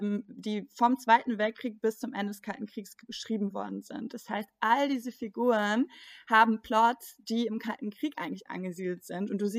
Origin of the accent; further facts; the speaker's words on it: Berlin, Germany; Und ich bin ja nun in Berlin aufgewachsen.